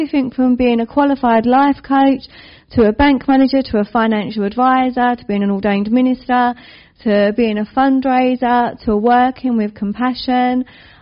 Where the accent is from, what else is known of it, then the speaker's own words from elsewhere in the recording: London, United Kingdom; Now, you can guess by my accent, or maybe you can't, that I'm from the East End of London. People normally say Essex. It is not Essex, it's the East End of London. There is nothing wrong with Essex. I married an Essex man, hence my hybrid accent.